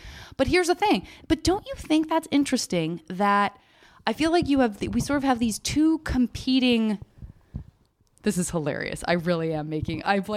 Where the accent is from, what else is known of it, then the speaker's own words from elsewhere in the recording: Tucson, Arizona, United States; I lived in Tucson through high school